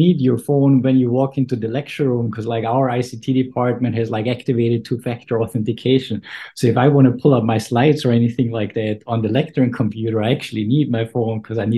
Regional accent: Austria; I have quite fond memories of growing up in Austria.

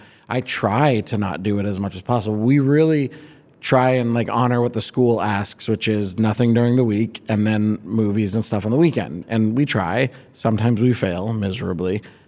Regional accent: Boston, Massachusetts, United States; I grew up in Boston, and I would come home when the lights came on. I had that vibe going, and we'd bike all over Dorchester

